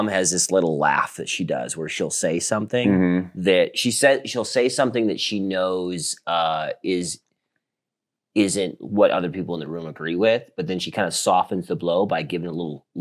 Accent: South Dakota, United States; I'm from South Dakota. Lots of pheasants there.

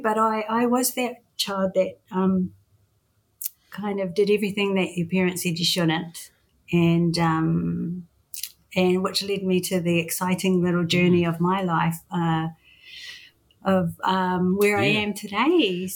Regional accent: Papakura, Auckland, New Zealand; I am born and bred in Papakura, South Auckland. Went to Papakura High School.

